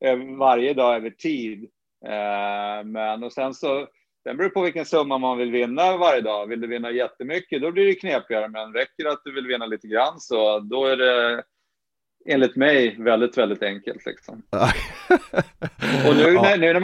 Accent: Sweden; also born or lived in United States; I alla fall här hemma i Sverige, i USA var det lite knepigare, men hemma i Sverige var jag alltid först i omklädningsrummet.

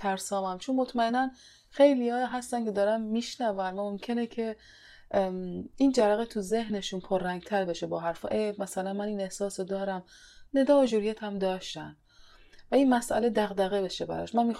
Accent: Iran; moved away as an adult; 17 سال که من خارج از ایران هستم.

